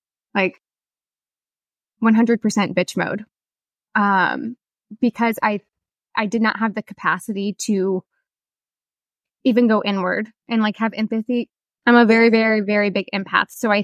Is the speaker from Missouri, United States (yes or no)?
yes; Missouri, United States; So I grew up in Missouri. I live in the Midwest.